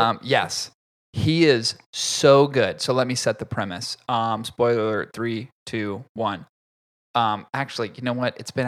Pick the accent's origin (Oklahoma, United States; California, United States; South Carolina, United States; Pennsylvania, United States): Pennsylvania, United States; Philadelphia; Because I'm from West Philly.